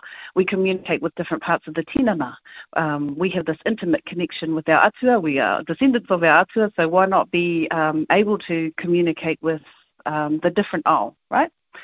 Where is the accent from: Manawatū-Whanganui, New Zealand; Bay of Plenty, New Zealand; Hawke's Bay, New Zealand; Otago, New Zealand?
Hawke's Bay, New Zealand; Napier; I grew up in Napier. I come from lots of places, Ngāti Rehia, Ngāti Iwe Pōhatu, down the Whanganui River, Tamaupoko, and Ngāti Tū Wharetoa.